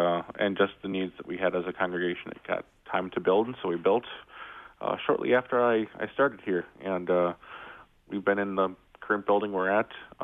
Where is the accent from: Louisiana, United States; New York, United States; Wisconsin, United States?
Wisconsin, United States; Green Bay; now in La Crescent, United States; As a cheesehead myself, I was born and raised in Green Bay. I knew where La Crosse was.